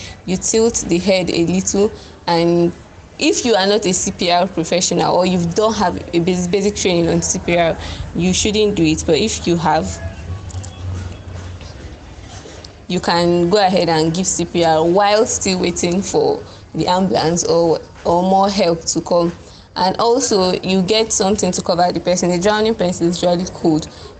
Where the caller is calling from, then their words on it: Zaria, Kaduna State, Nigeria; I'm speaking from Zaria.